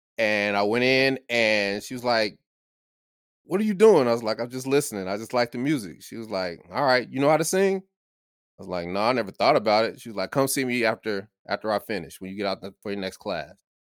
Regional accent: Denver, Colorado, United States; We're from Denver, Colorado. We grew up together, me and Steve.

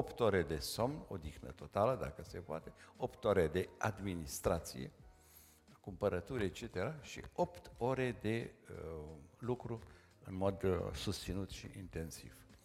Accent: Brașov, Brașov County, Romania; m-a duseseră și pe mine, în fine, ca brașovean

